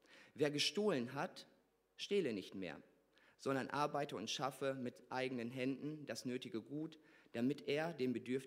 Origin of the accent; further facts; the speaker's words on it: Bechterdissen, North Rhine-Westphalia, Germany; Ich habe meine Gemeinde geliebt damals, wo ich hergekommen bin, aus Bechterdissen.